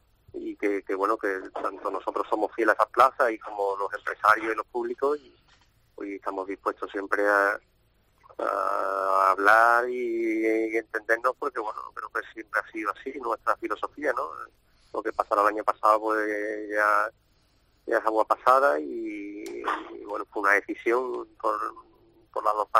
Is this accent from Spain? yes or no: yes; Seville, Andalusia, Spain; Como sevillanos y como abonados que somos y aficionados